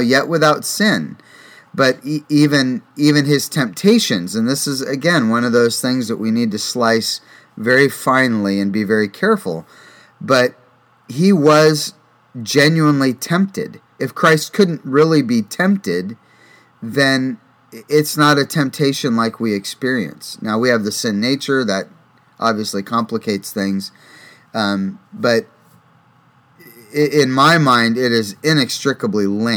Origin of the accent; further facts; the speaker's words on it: Dunkirk, Ohio, United States; when I was growing up on Cherry Street in Dunkirk, Ohio.